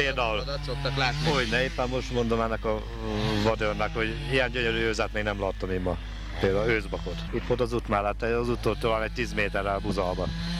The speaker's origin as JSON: {"language": "Hungarian", "town": "Koppányszántó", "region": "Tolna", "country": "Hungary", "said": "Koppány Szántorról vagyunk, kisiparosok, termeljük az erdőt a Szakcsi téjásznak, vállalkozásban."}